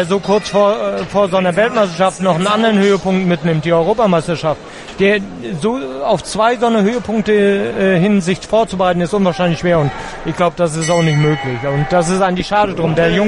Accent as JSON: {"language": "German", "region": "Northern Germany", "country": "Germany", "said": "Dazu liebe ich auch meine Heimat viel zu sehr. Ne? Und wir sind im hohen Norden und die Norddeutschen, die sind schon ein bisschen heimatverbunden."}